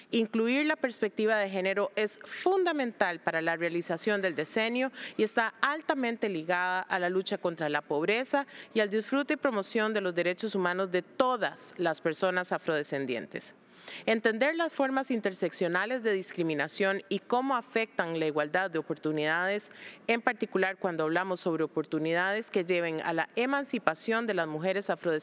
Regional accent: Costa Rica; Como costarricense, me siento muy orgullosa de usted.

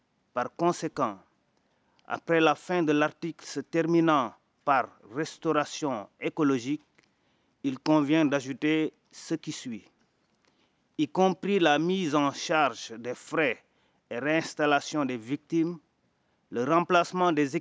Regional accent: Senegal; je suis du Sénégal.

